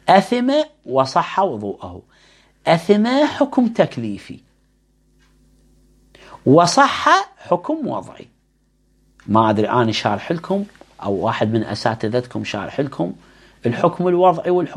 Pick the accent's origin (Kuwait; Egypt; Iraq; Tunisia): Iraq; احنا عندنا بالعراق لفظ الطاسة